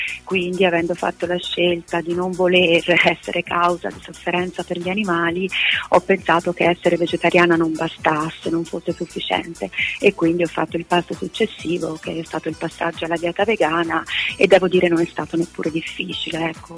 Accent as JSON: {"language": "Italian", "town": "Pisa", "region": "Tuscany", "country": "Italy", "said": "Sì, sono di Pisa e sono vegana da poco più di un anno"}